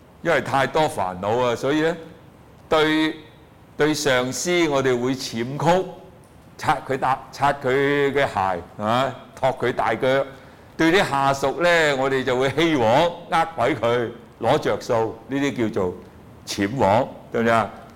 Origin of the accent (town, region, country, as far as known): China